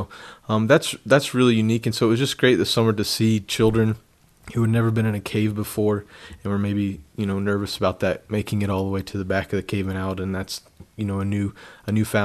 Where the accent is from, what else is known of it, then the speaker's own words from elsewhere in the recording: Indiana, United States; also born or lived in Alabama; now in Iowa, United States; Yeah, I'm originally from Indiana and grabbed a passion for camping at a young age.